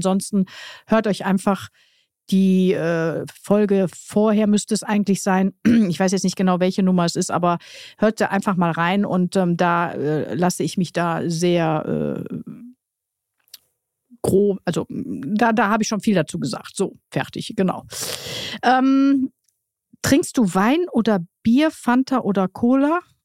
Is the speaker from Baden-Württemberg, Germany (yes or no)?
no; Duisburg, North Rhine-Westphalia, Germany; born there; ich komme ja aus Duisburg gebürtig